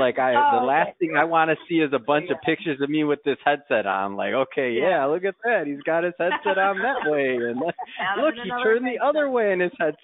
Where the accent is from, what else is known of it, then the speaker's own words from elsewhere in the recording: Midwest, United States; I grew up with them. I'm from the Midwest.